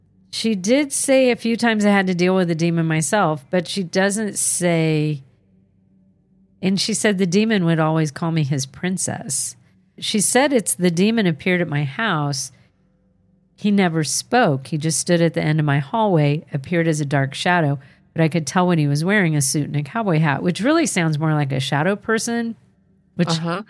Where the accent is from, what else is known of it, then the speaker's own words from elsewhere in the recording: London, Kentucky, United States; I moved away from my hometown of London, Kentucky.